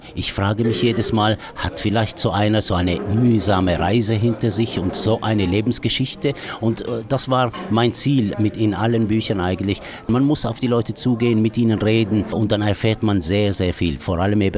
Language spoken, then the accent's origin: German; Tunisia; German is a second language; weil ich als Tunesier mit gelungener Revolution